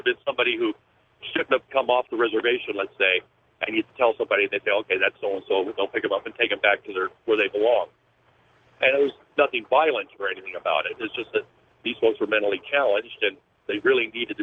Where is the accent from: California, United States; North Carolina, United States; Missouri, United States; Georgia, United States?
California, United States; Santa Clara; Well, I was walking where we grew up in Santa Clara, just outside of San Jose.